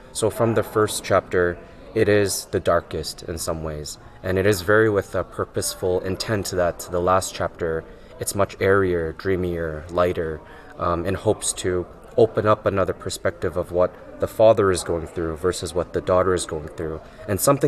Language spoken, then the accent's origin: English; Canada; growing up in Canada, I found that with the rise of YouTube